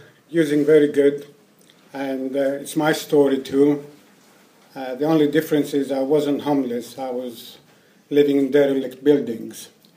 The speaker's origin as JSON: {"language": "English", "town": "Athens", "region": "Attica", "country": "Greece", "tie": "born or raised there", "said": "And this year in September, the European Convention is happening in my hometown, Athens. And it's about 2 or 3 miles from where most of my using happened."}